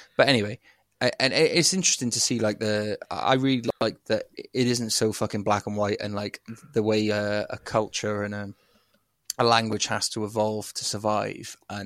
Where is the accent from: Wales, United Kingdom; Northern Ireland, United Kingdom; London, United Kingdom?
Wales, United Kingdom; first language English; I always say that my first language is English because I didn't use speak Welsh at home.